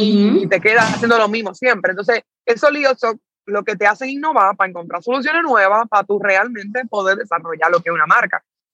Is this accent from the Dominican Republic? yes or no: yes; Dominican Republic; Soy dominicana, tengo 25 años.